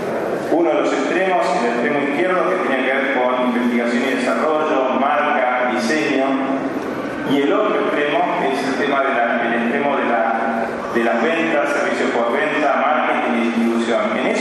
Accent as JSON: {"language": "Spanish", "country": "Argentina", "said": "cómo nos veríamos si logramos, como argentinos, acordar un proyecto común"}